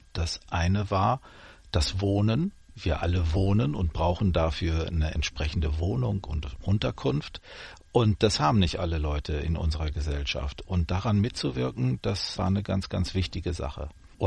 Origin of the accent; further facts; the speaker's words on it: Dortmund, North Rhine-Westphalia, Germany; Ich stamme aus Dortmund